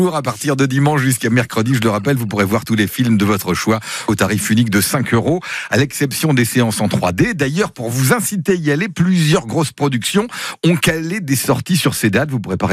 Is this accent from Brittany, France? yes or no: no; Centre-Val de Loire, France; dans tous les cinémas de France et forcément ici, chez nous, en Touraine aussi.